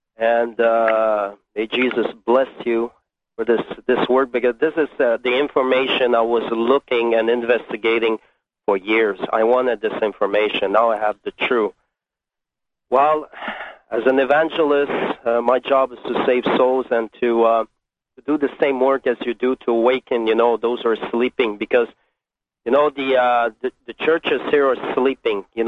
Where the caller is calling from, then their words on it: Montreal, Quebec, Canada; I'm here from Montreal, Quebec.